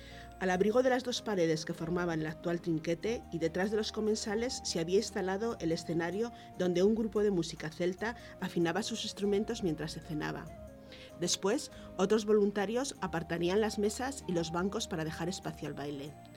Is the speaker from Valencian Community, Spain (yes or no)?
no; Zaragoza, Aragon, Spain; born there; Y yo ya nací en Zaragoza, realmente. Son mis padres y mis hermanos los que son de Borovia.